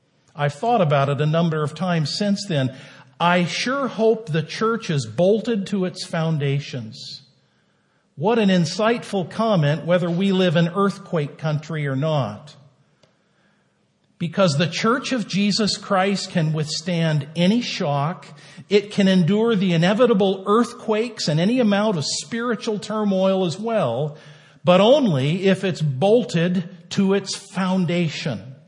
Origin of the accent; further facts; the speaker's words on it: Seattle, Washington, United States; When I was a kid growing up in Seattle, way back in 1966